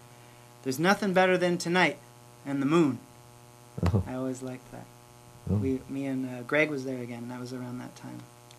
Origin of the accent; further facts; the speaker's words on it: Chilliwack, British Columbia, Canada; I grew up in Chilliwack.